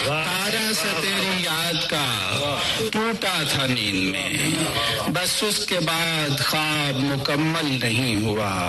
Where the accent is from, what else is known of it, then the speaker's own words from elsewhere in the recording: Sialkot, Punjab, Pakistan; born there; شہر سیالکوٹ, شہر اقبال سیالکوٹ پیدا ہوا ہوں.